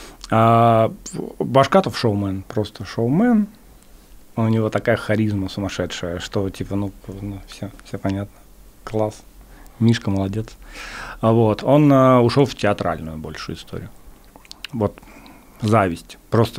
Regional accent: Tomsk, Tomsk Oblast, Russia; Я вырос прям в Томске, прям 90. Ну, у меня первые 10 лет, получается, 80-е. Ну, то есть я в СССР первые 10 лет жил.

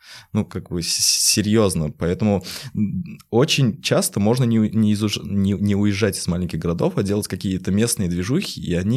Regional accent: Ulyanovsk, Ulyanovsk Oblast, Russia; я как раз из того города, когда ты про него говоришь на каких-то мероприятиях, такой, я из Ульяновска

